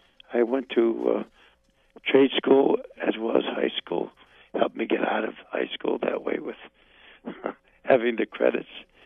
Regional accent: Akron, Ohio, United States; born there; I was born in Akron, Ohio, and it's a quintessential industrial town, a very small edition of Detroit, gritty and hard hit by the Depression, like all parts of the country. It was called the rubber capital of the world. I was born in 1922, November 24th

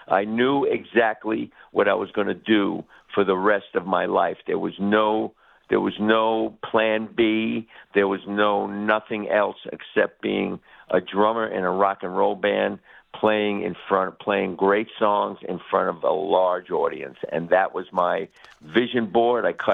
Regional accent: New York City, New York, United States; I grew up on the Lower East Side in a two-bedroom tenement, a five-story walk-up

